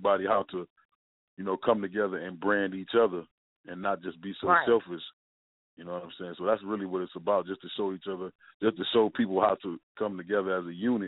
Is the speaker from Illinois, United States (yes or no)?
yes; Chicago, Illinois, United States; No, I'm from Chicago.